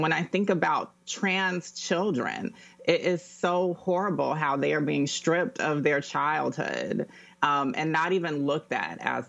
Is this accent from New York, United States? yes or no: no; Georgia, United States; You know, I'm from Georgia, and when I think about my life, all of my identities have played a role in the way that I've navigated society